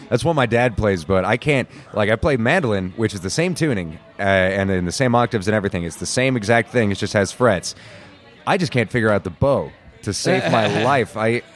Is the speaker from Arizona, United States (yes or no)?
yes; Paulden, Arizona, United States; also born or lived in Prescott; Born here in town and raised in Paulden.